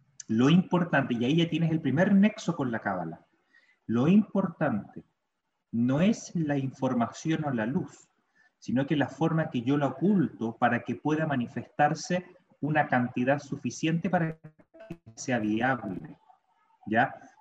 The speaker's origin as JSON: {"language": "Spanish", "country": "Chile", "also_born_or_lived": "Salamanca, Spain", "said": "En Salamanca. Entonces yo cuando llegué de Chile no me entendían y modifiqué el hablaba del, acá nosotros decimos celular, ustedes dicen móvil, nosotros decimos el computador, el ordenador, y de ahí fui cambiando, ahora que volví a Chile, me volví a chilenizar."}